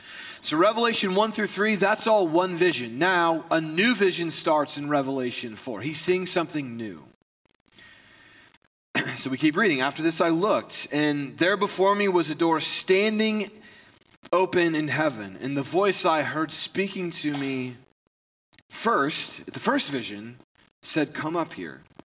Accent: Indiana, United States; Now, growing up in Indiana, I've been around thunderstorms my whole life.

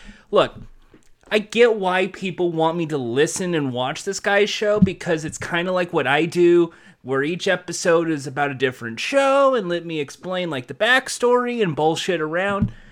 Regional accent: Los Angeles, California, United States; they filmed many episodes of Wild and Crazy Kids at the park I grew up with here in Los Angeles.

